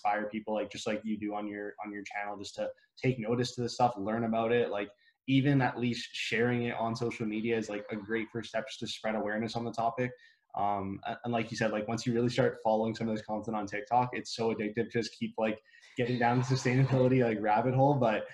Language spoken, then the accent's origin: English; Canada; and I mean like you're from the US too, like we're from Canada.